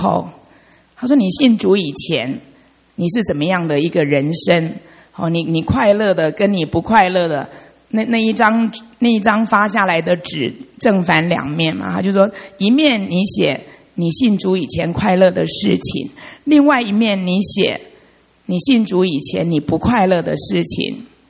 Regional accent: Taiwan; 我记得小时候，我不晓得大概从台湾来的应该在学校里都会唱一首

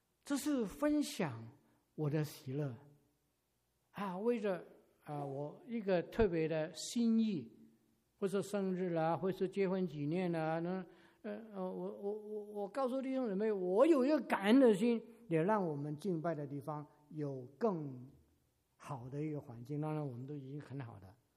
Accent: China; 我们中国人 吃饭的时候很会用这个五个指头啊。

